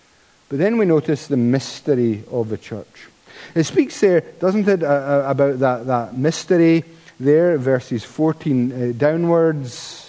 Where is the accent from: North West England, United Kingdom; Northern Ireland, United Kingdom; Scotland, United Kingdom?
Scotland, United Kingdom; Paisley; And growing up in Paisley, there was all these different lodges.